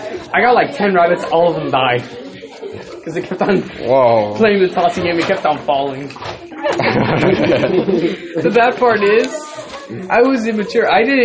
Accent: Texas, United States; Bro, I'm Texan. I have this armadillo for a pet.

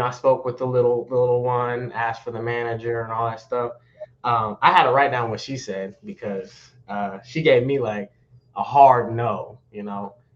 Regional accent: Wichita, Kansas, United States; So actually, yeah, I'm from Kansas

